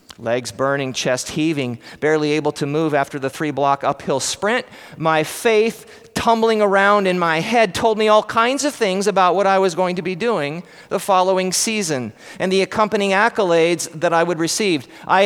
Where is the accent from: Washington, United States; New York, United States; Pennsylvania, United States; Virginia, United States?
Washington, United States; Colfax; Growing up in Colfax in the summer, I worked the wheat harvest for a farmer, driving truck, taking the harvested grain from the combine to the grain elevator